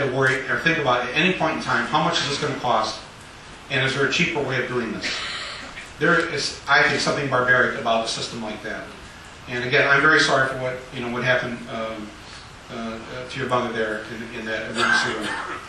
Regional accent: United States; I'm an American saying something's wrong with our system, something is right in Canada.

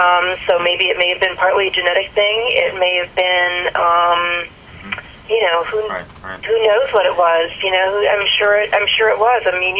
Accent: Toledo, Ohio, United States; Yeah, I'm from Toledo. There's a lot of them there.

